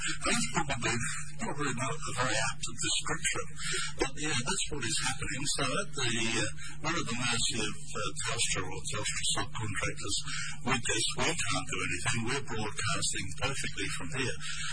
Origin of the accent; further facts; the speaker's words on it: United Kingdom; moved away as an adult; Well, as you may have noticed from my accent, because I arrived here in 1972 from good old Blighty